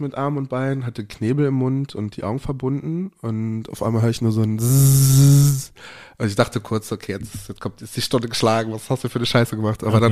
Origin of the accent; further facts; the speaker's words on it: Cologne, North Rhine-Westphalia, Germany; now in Berlin, Germany; Ich komme aus Köln